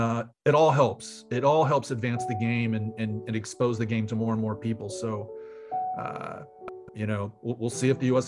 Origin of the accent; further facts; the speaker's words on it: Florida, United States; I grew up in South Florida and was a huge Dolphins fan.